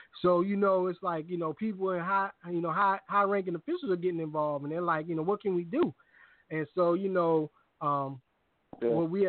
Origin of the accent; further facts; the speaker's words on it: Hampton, Virginia, United States; also born or lived in Richmond; I'm from Hampton, too, in case you guys didn't know. And you know, I mean, I've lived in Richmond myself